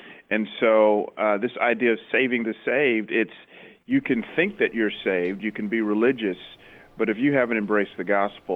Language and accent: English; Atlanta, Georgia, United States; I grew up in the Bible Belt in Atlanta